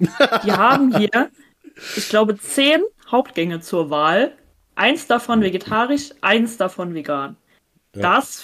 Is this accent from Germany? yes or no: yes; Saarland, Germany; Bei uns im Saarland ist ja auch das meiste, da hast du dann viel mit Kartoffelgerichten.